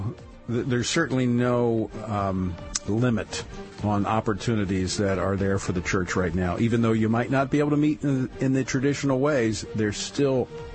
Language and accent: English; Louisiana, United States; my home state of Louisiana